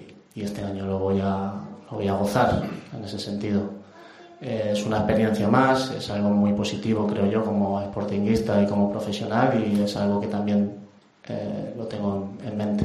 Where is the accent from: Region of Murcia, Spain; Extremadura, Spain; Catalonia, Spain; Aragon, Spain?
Extremadura, Spain; now in Gijón, Spain; Sabéis que soy extremeño, pero me siento un Gijonés más.